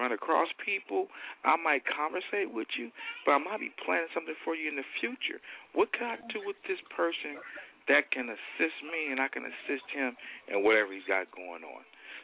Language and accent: English; Compton, California, United States; But I accepted that because I'm from Compton. You know, we're from the streets.